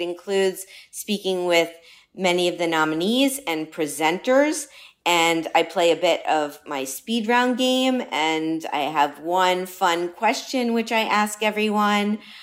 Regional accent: Miami, Florida, United States; Miami, Florida, my hometown, nominee for Outstanding Baker.

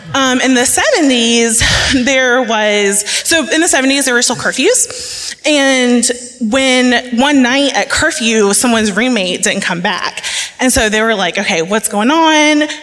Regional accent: South Carolina, United States; now in Atlanta, United States; I am from South Carolina, but I live in Atlanta now.

